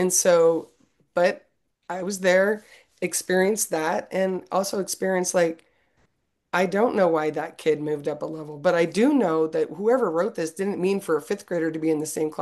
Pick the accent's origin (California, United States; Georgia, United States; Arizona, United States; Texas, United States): Arizona, United States; Tucson; I'm from Tucson, Arizona, but I ended up at Florida State University for my undergrad.